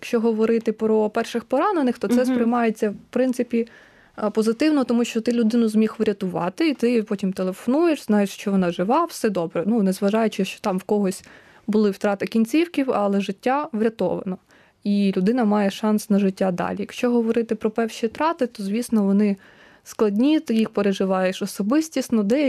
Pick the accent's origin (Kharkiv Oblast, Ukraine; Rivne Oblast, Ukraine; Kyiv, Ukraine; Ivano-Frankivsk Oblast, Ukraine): Rivne Oblast, Ukraine; Rivne; я з Західної України, у нас там дуже популяризоване УНСО. І от старі унсовці вже дуже давно говорили, що в нас буде війна з Росією, тому вони були найперші готові. І в нашому місті Рівне.